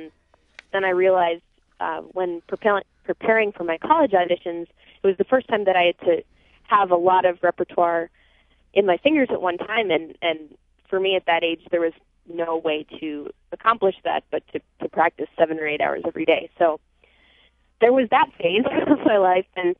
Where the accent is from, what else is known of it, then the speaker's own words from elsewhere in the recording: Pennsylvania, United States; growing up outside of Philadelphia, it had been a dream of mine since I was 6 years old.